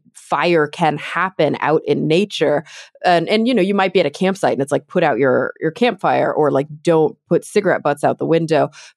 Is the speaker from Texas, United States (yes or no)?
yes; Texas, United States; I mean, it's definitely growing up in Texas, I was exposed to a different kind of sort of existential a natural disaster threat, which was tornadoes.